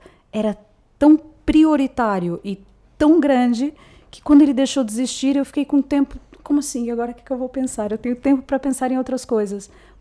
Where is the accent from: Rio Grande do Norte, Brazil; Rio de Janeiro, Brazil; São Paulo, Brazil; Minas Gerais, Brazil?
São Paulo, Brazil; Eu cresci em São Paulo, é uma cidade gigantesca, mas com como é que eu vou dizer, com costumes que eram necessários para viver e crescer ali.